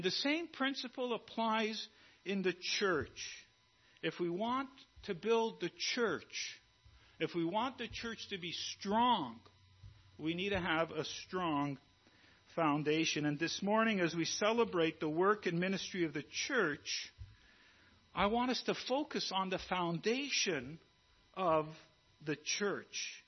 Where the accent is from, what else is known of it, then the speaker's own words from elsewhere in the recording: Montreal, Quebec, Canada; know, many of you know, I was raised in Montreal.